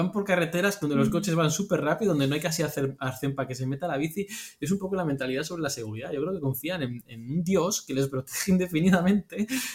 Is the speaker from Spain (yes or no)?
yes; Spain; como español, estás acostumbrado a adelantar por la izquierda